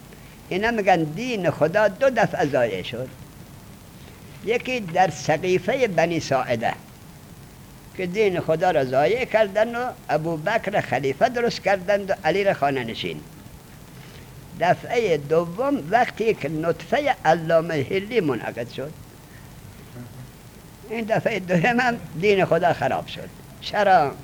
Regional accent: Ghazni, Afghanistan; من که گفتم من از غزنین هستم

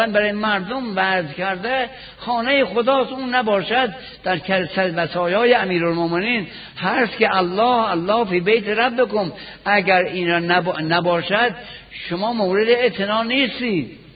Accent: Iran; کسی پرسید شما اهل کجا هستی؟ گفتم اهل ایران

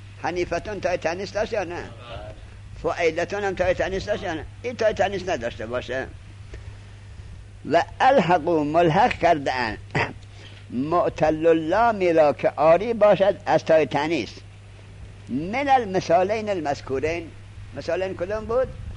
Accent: Afghanistan; خود من افغانیم.

